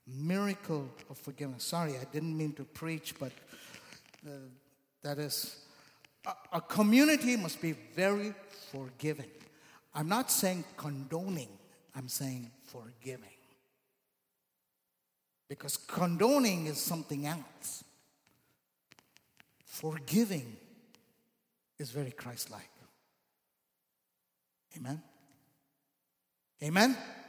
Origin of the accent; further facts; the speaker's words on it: India; I'm Indian. I'm very soulish. It comes naturally with me.